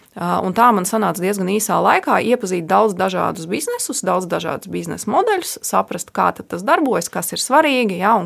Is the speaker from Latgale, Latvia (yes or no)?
no; Jelgava, Zemgale, Latvia; Es vispār esmu meitene no Jelgavas, no ļoti, ļoti tādas vienkāršas pieticīgas ģimenes, mācījos parastā skolā